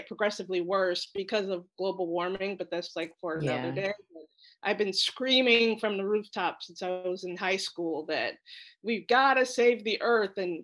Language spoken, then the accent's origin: English; Ohio, United States; Well, I'm from Ohio. So for me, 75 was like our summers.